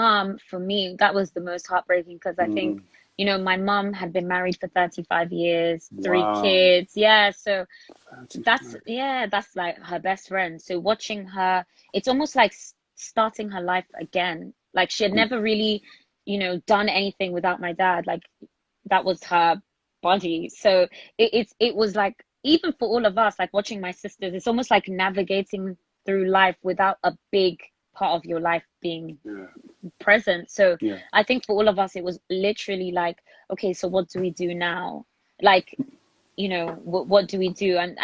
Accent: Nigeria; Growing up in Nige was it was amazing. I mean, I didn't know anything else, so all I knew was Nigeria.

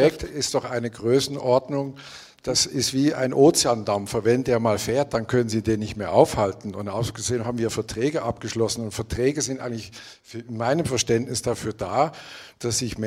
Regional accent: Switzerland; Ich komme aus der Schweiz und rede nicht über Geld.

